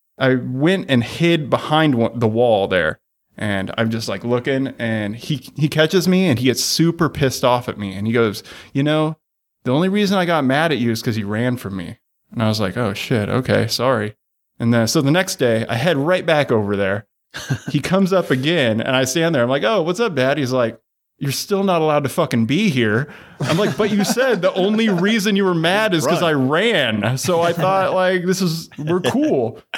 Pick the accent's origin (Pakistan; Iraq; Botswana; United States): Iraq; Fallujah, Anbar; growing up in Fallujah from that point forward. There was no laws.